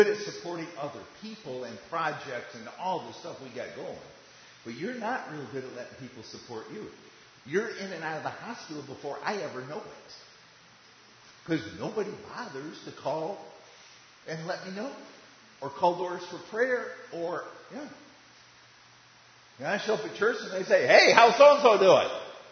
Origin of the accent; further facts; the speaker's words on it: Michigan, United States; I mean, I'm from Michigan. I understand. You only have so many play days in the summer.